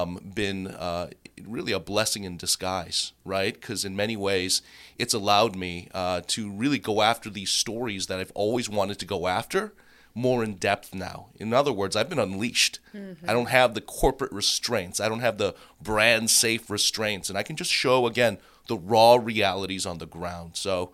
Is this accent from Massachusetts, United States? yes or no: yes; Boston, Massachusetts, United States; now in Seattle, United States; Chicago, Minneapolis, my hometown of Boston, and now Seattle.